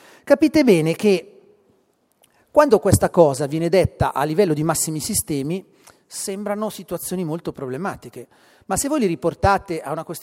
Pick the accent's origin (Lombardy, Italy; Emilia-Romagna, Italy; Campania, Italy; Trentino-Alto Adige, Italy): Lombardy, Italy; vengo dal nord della Lombardia